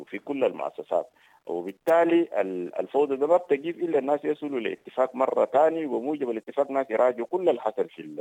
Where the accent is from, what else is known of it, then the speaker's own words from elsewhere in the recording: Sudan; وأنا زي ما قلت إنه العنصرية ده موجودة في السودان، وللأسف طيلة السنين دل أن إحنا كسودانيين يعني ما قاعدين ناخد مسألة العنصرية دي مسألة ماخذ الجد